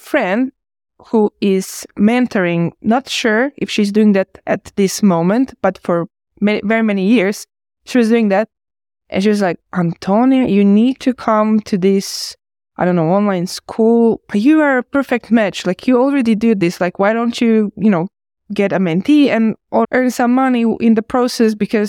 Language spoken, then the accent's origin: English; Croatia; English is a second language; now in Finland; In Finland, I'm originally from Croatia.